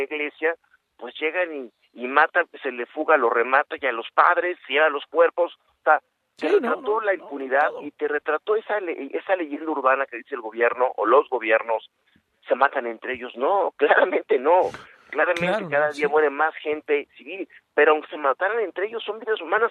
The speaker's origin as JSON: {"language": "Spanish", "country": "Mexico", "said": "Somos más los mexicanos buenos que queremos que el país avance"}